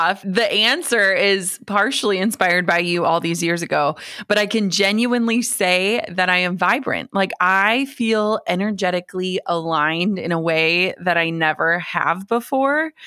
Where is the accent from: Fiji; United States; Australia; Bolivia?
United States; Minnesota; I grew up in Minnesota. My parents worked the same jobs for 30 years.